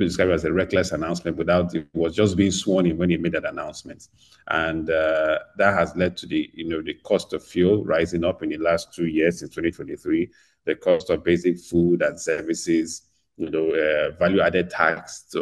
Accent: Lagos, Nigeria; And this is of someone who was born and raised in Lagos.

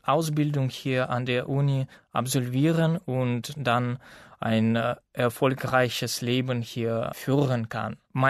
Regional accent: Krasnoyarsk, Krasnoyarsk Krai, Russia; German is a second language; Ich komme aus Krasnojarsk, aus Russland.

